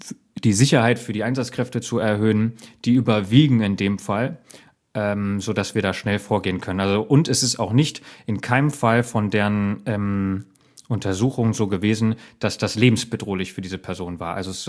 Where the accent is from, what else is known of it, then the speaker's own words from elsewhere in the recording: Berlin, Germany; als Berliner